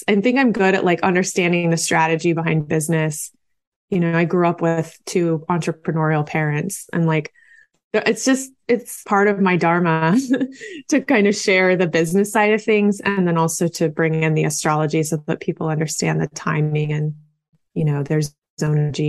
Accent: Oklahoma, United States; I'm from Oklahoma.

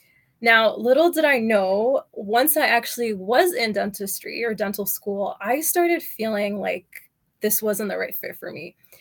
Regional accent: Qatar; So I had, like I said, I grew up in Qatar. So I wasn't really exposed to physio as much growing up.

